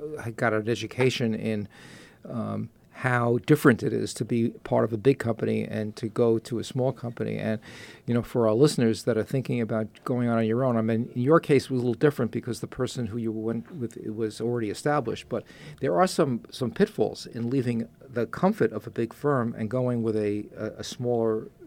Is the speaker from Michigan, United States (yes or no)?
no; New York, United States; accent: New York; I was told that I'm not going to be an official resident until I lose my New York accent.